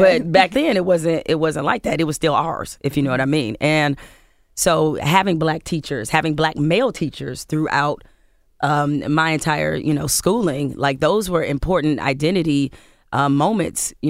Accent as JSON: {"language": "English", "town": "Detroit", "region": "Michigan", "country": "United States", "tie": "born or raised there", "said": "But I was so glad to have had that experience of growing up in Detroit because that allowed me to always have pride in my identity"}